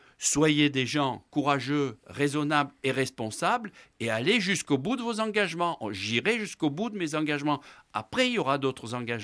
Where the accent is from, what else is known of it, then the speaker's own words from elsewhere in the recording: Corsica, France; n'oubliez pas que je suis un Corse des montagnes, c'est peut-être pas une gloire, mais pour moi c'est une référence.